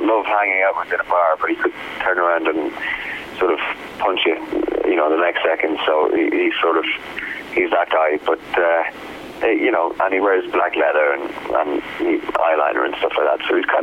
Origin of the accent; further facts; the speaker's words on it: Ireland; Yeah, I'm Irish.